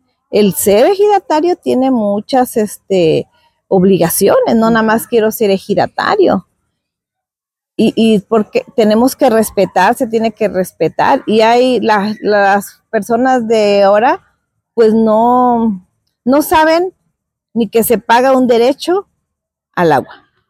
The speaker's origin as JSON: {"language": "Spanish", "town": "Tlaltizapán", "region": "Morelos", "country": "Mexico", "said": "del municipio de Tlaltizapán, Morelos, ejido Bonifacio García."}